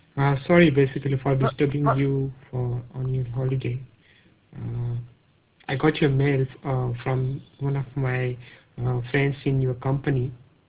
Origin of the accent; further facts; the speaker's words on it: United States; No, I'm from, basically from United States.